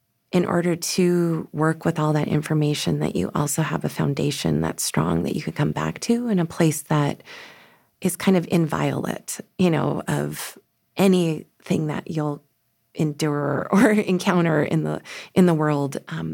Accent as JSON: {"language": "English", "town": "Missoula", "region": "Montana", "country": "United States", "tie": "born or raised there", "said": "I was born and raised in Missoula."}